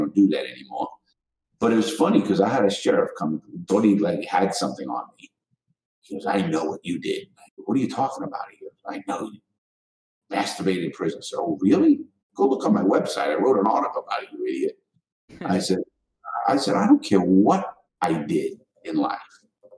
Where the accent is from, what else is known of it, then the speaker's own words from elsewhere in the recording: New York, United States; I'm an ex-con, I'm from New York.